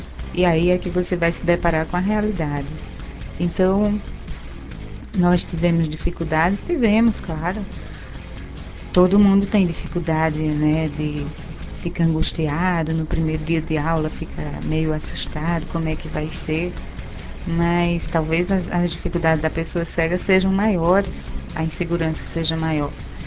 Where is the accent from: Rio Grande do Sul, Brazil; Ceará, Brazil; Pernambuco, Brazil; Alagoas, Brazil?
Pernambuco, Brazil; Nós somos do interior de Pernambuco.